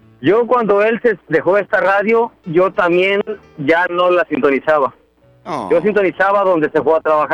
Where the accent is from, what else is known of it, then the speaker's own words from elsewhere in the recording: Guerrero, Mexico; Soy de Guerrero